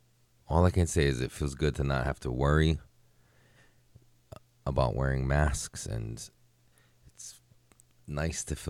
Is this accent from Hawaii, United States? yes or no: yes; Hawaii, United States; I'm like, bro, I'm from Hawaii, dude. I don't wear shoes, bro. I go barefoot.